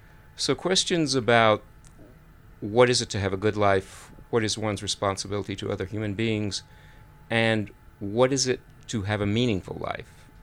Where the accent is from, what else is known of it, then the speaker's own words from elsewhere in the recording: Amarillo, Texas, United States; born there; So I was born in Texas, in Amarillo, which is way up north.